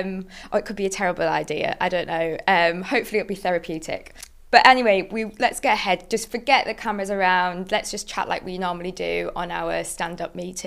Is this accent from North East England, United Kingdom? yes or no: yes; Middlesbrough, North East England, United Kingdom; well, I'm from Middlesbrough